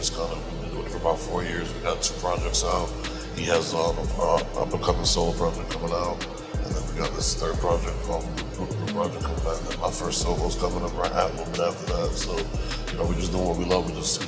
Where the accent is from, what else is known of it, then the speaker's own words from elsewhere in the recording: Plant City, Florida, United States; We're from Plant City, Florida, which is like, you know, a suburb of the city of Tampa.